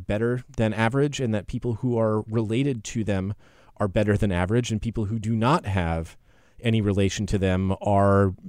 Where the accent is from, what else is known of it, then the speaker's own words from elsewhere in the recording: Russia; You know, and growing up in Russia, where we venerated the dead heroes, you didn't even have to stay alive.